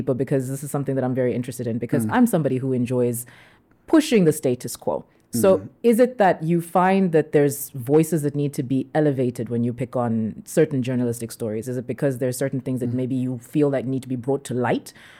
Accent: South Africa; especially because we grew up in South Africa. And I would come into Zambia every holiday.

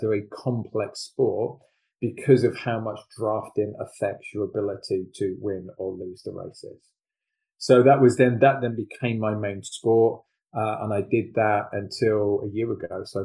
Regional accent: Brighton, South East England, United Kingdom; So no, I'm from Brighton in England. So seaside city directly under London, kind of known as Little London by the Sea. Gay capital of Europe, incredibly vibrant, cosmopolitan, but pretty small, 250,000 odd people, so not a particularly big city.

